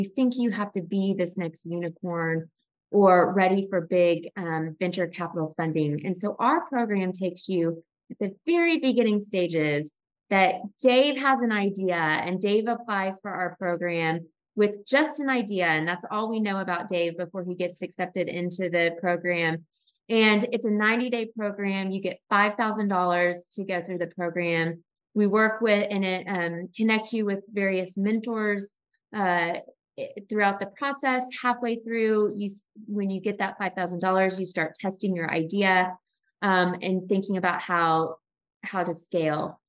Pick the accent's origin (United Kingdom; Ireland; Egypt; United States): United States; Enid, Oklahoma; now in Arkansas, United States; Yeah, so I grew up in Oklahoma, and as I shared with April and many of my good friends, colleagues, and family hear me talk about this. So I was daughter of the mayor of Enid, Oklahoma, when I was growing up.